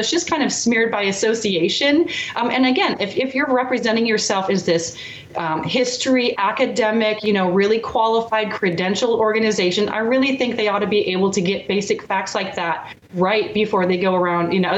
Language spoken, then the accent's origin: English; United States; as an American, you know, and a Christian, it really is actually deeply offensive to be called a racist